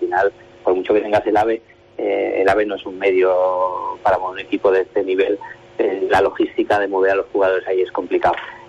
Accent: Huesca, Aragon, Spain; yo creo que ya me tienen cariño y yo ahí soy el de Huesca.

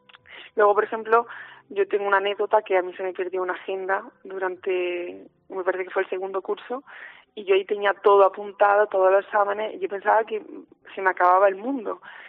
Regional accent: Jaén, Andalusia, Spain; yo soy una chica de Jaén, he vivido toda la vida aquí

